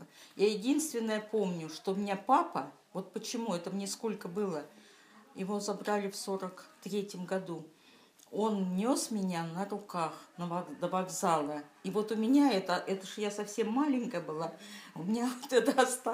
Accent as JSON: {"language": "Russian", "town": "Novokuznetsk", "region": "Kemerovo Oblast", "country": "Russia", "tie": "born there", "said": "Так, я родилась в 1941 году, 28 июля, в городе Сталинске. Теперь он называется Новокузнецк."}